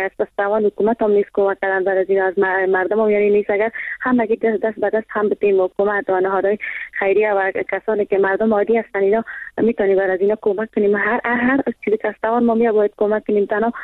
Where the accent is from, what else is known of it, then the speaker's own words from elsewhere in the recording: Afghanistan; ما مردم افغانستان بی‌توجه نمانیم